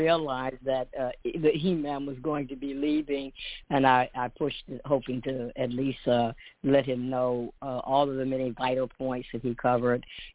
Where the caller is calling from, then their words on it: Atlanta, Georgia, United States; I am calling in from Atlanta.